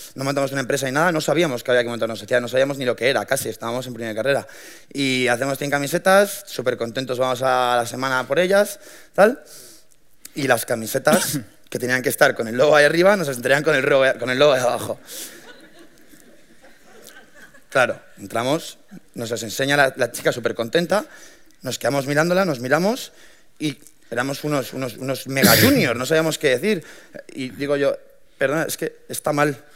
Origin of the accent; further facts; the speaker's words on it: Madrid, Community of Madrid, Spain; Nosotros somos 3 chavales de Madrid, de zonas distintas, muchos amigos